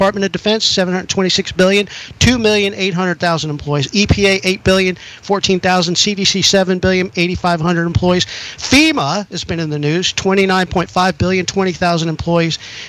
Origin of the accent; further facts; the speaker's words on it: New York, United States; I'm from New York, but I've been southernized. I've been here over 40 years.